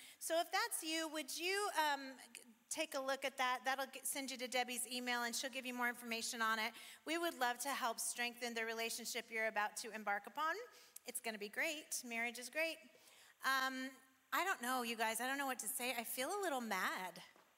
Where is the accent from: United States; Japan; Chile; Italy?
United States; Bend, Oregon; I'm from Bend, so I'm a little side-eye at it